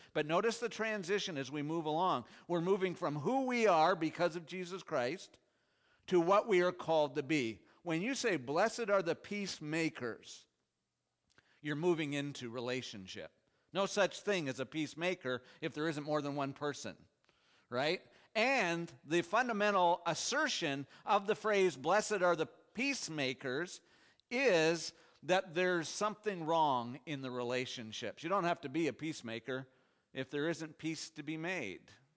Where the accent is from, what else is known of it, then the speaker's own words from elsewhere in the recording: Canada; I'm Canadian by birth and citizenship, and Canadians, because there's only six of us, we never go to war